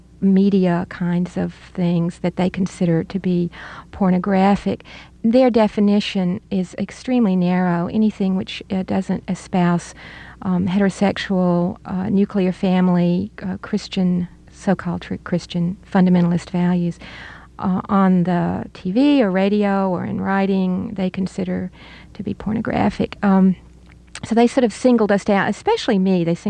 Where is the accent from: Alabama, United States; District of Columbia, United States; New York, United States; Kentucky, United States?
Alabama, United States; born or raised there